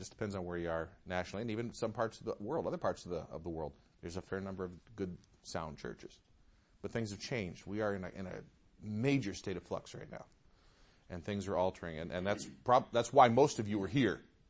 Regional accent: Detroit, Michigan, United States; I mean, I grew up in the Metro Detroit area.

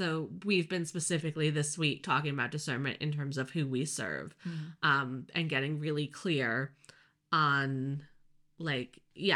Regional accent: United States; but I grew up in the States.

